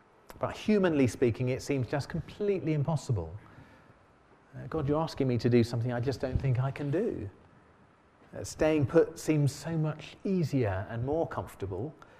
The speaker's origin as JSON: {"language": "English", "town": "Margate", "region": "South East England", "country": "United Kingdom", "tie": "born or raised there", "said": "When I was growing up in Margate, I remember the famous"}